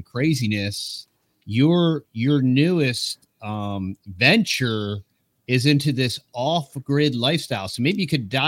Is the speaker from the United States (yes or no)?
yes; United States; I mean, I live in America. I'm an American.